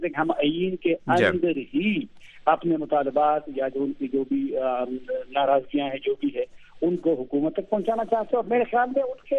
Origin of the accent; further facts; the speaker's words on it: Mardan, Khyber Pakhtunkhwa, Pakistan; اب جب میں خود مردان کا ہوں، جب میں مردان جاتا ہوں، وہاں لوگوں سے ملتا ہوں